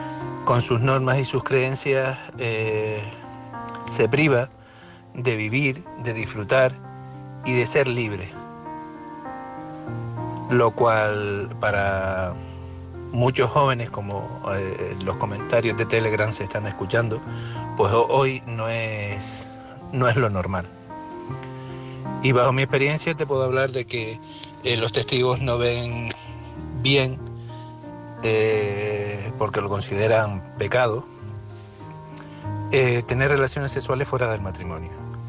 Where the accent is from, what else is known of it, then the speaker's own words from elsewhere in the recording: Las Palmas, Canary Islands, Spain; soy de Las Palmas.